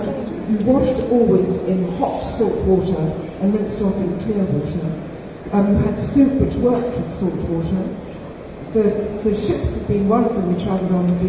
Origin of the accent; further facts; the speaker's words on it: India; born there; because I'm an army brat, my father is of the Gurkhas, and I was born in India